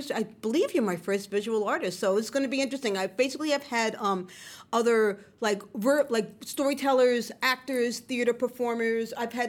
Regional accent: Bronx, New York, United States; I mean, I grew up in the Bronx, and I left because after I graduated from SVA and I was trying to find a place to live, Brooklyn, South Slope, was the only place that wasn't the Bronx I could afford.

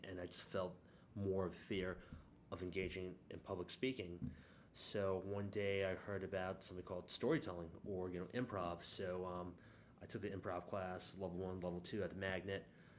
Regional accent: Bronx, New York, United States; Okay, so I was born and raised in the Bronx.

